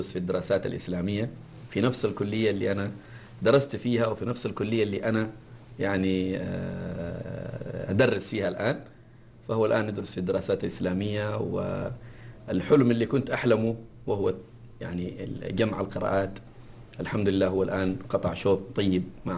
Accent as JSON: {"language": "Arabic", "town": "Jeddah", "region": "Makkah Province", "country": "Saudi Arabia", "said": "مع أننا إحنا من أهل جدة"}